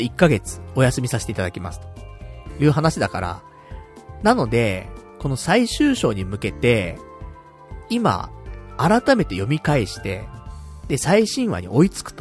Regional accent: Tokyo, Japan; こんな俺でも一応さ、東京人じゃん。だからさ、俺は東京人だぞって思いながらさ

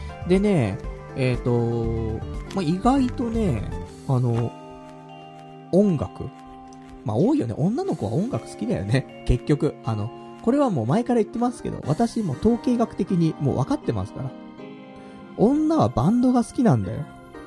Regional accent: Saitama, Japan; 埼玉出身で、この辺なんですけど、わかりますか？

